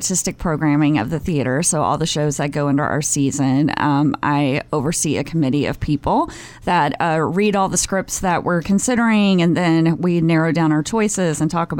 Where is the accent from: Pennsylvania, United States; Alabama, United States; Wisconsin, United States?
Alabama, United States; also born or lived in New York; I lived in New York for 8 years, and before that, I'm from the South. I'm originally from Alabama, and I went to school at a college in Georgia